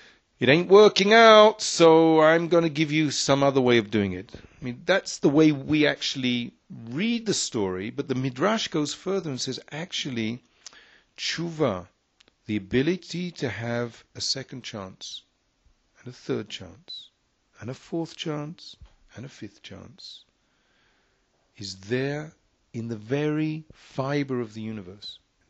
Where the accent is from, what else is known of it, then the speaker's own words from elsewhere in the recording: England, United Kingdom; because I'm English, I don't know about basketball.